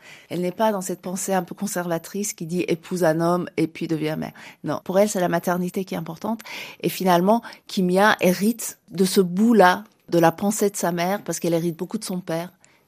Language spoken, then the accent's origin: French; Iran; French is a second language; Quand je pense à mon enfance à l'Iran